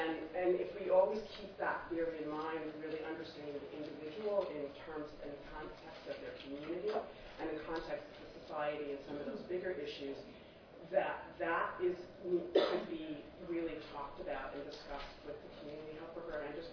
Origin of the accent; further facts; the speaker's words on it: Rhode Island, United States; I come from Rhode Island